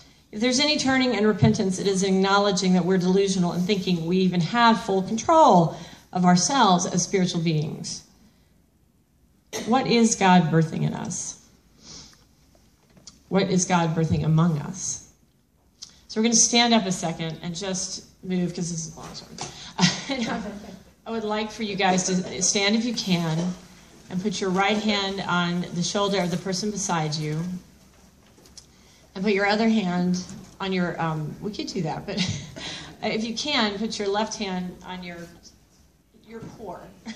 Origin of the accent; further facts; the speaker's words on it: the South, United States; I'm from the South, man.